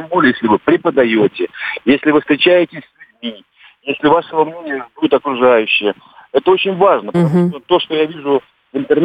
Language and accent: Russian; Ukraine; откуда вы, молодой человек? Я говорю, с Украины.